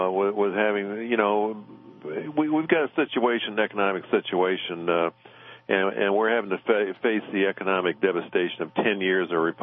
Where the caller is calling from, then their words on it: Seattle, Washington, United States; Yeah, …, I'm cold calling from Seattle